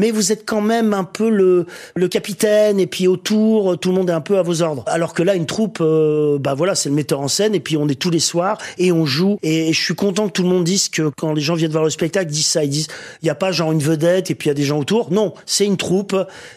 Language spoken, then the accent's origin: French; Dunkirk, Hauts-de-France, France; Je suis né à Dunkerque et tout, qui n'est pas une ville facile, mais j'ai été très heureux.